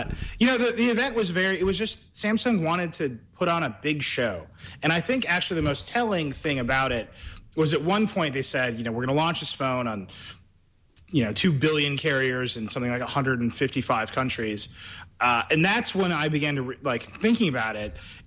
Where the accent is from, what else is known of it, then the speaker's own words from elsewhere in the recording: Chicago, Illinois, United States; now in Manhattan, United States; Yes, that's true. Oh, I'm from Chicago, so it's